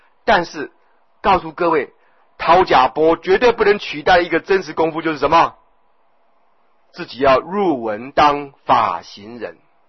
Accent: China; 火气对我们中国人来讲就是嗔呐

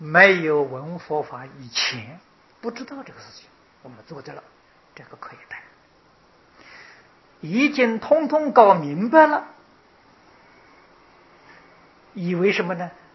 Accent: China; 神识去投胎我们中国人讲灵魂去投胎

